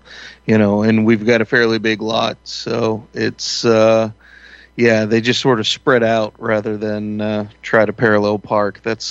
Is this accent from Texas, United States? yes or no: yes; Texas, United States; You know, I come from Texas. We have alligators.